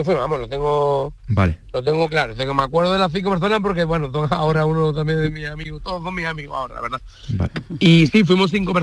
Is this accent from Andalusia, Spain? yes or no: yes; Utrera, Andalusia, Spain; pues yo dije que era Utrera y sí, pues dije, o sea, coño, pues yo también soy de Utrera